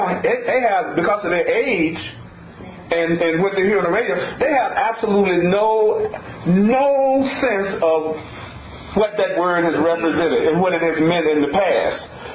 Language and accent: English; the South, United States; When I was growing up in the South as a young boy